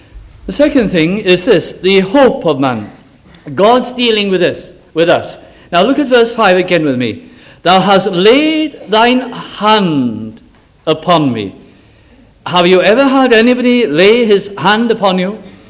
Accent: Bolton, North West England, United Kingdom; Now, I can remember where I was brought up in Bolton

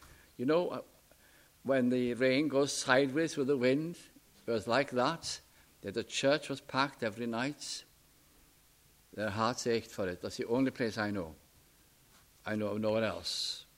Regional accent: Wales, United Kingdom; being Welsh

